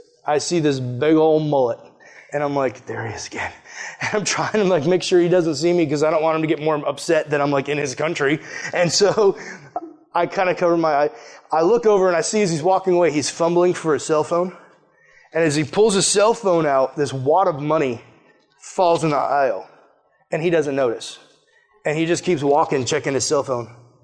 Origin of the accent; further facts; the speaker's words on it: Massachusetts, United States; he does not like that I'm from Cape Cod, and he lets me know.